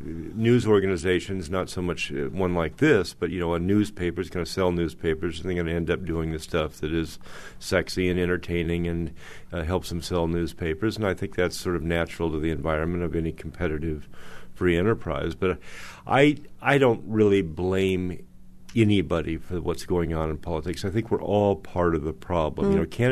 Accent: Tucson, Arizona, United States; my hometown newspaper 20 years ago had, which is Tucson

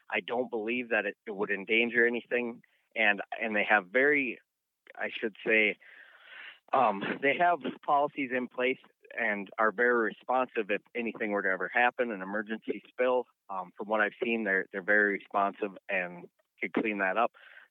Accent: Amory, Wisconsin, United States; I grew up in Amory, Wisconsin, but had a family cabin in northern Wisconsin, just outside of Grandview. In 2018, I moved up here and made this home.

